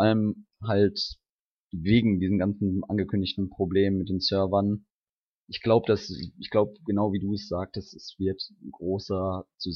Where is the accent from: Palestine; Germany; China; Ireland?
China; German is a second language; Ich habe eine Xbox 360 in China. Wow. Ich als Chinese mag